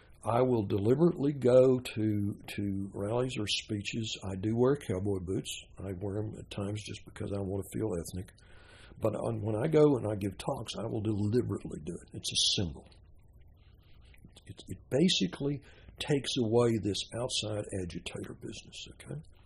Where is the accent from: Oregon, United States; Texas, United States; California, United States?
Texas, United States; accent: Northern Texan; My accent, native accent, is Northern Texan, but I've learned to speak sort of generic Southern. So the people can't knock me for being an outsider. I'm not, okay? My degrees are, my high school is in Texas.